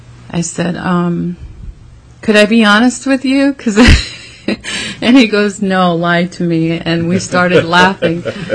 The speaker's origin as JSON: {"language": "English", "town": "Angoon", "region": "Alaska", "country": "United States", "said": "I come from Angoon, a little village south of here."}